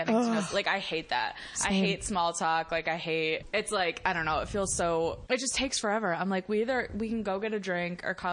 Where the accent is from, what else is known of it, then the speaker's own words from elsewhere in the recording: Massachusetts, United States; Well, I'm from Massachusetts.